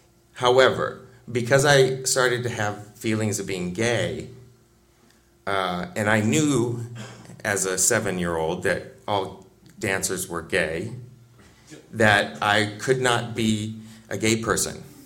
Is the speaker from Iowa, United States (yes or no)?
yes; Iowa, United States; You know, it's Iowa. I grew up in Iowa.